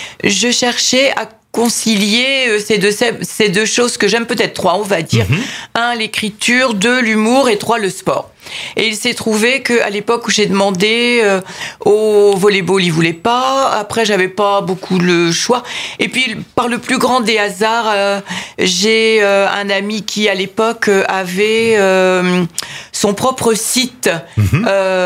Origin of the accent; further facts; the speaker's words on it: Évreux, Normandy, France; born there; Je suis née à Évreux. Ouais. Mes arrière-grands-parents étaient. Et sont venus d'Espagne et se sont installés à Évreux.